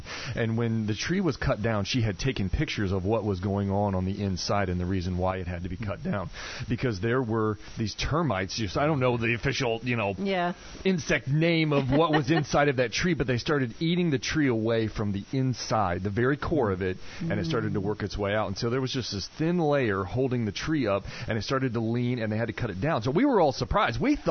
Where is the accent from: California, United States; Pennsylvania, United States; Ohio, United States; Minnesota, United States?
Ohio, United States; Gomer; But I grew up in West Central Ohio in a little town called Gomer. And yes, that is the name of the town I grew up in.